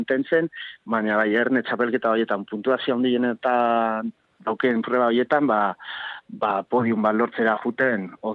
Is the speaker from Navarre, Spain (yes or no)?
no; Basque Country, Spain; nahi izan dugu euskeraz egin, zegu euskalduna gara, eta orduan, mantentzeko gure nundi gatozen